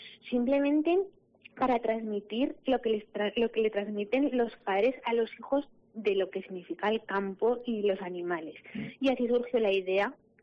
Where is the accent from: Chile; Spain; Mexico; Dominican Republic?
Spain; Aragon; las dos amigas son de la Hoya y yo soy de Monegros